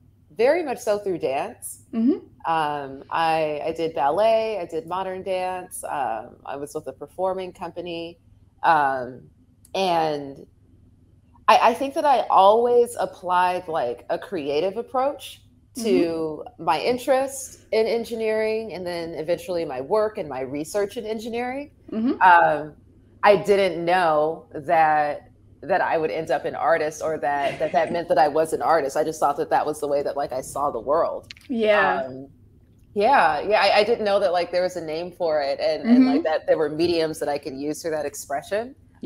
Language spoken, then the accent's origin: English; Los Angeles, California, United States; I think that growing up in Los Angeles and specifically having a childhood in South Central is a huge part of my culture.